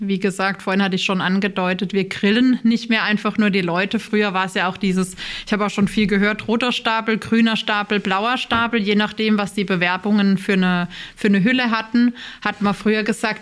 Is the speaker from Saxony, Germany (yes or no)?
no; Rhineland-Palatinate, Germany; Ich komme aus der Pfalz und habe da nahe der französischen Grenze gelebt